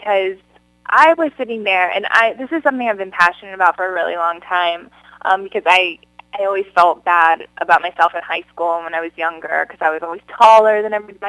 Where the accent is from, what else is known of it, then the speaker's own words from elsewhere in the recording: Wyoming, United States; I come from Wyoming. I come from the Midwest.